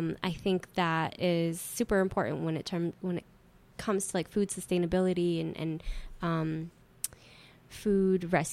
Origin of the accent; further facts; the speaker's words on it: Ecuador; I'm Ecuadorian. I am from Ecuador.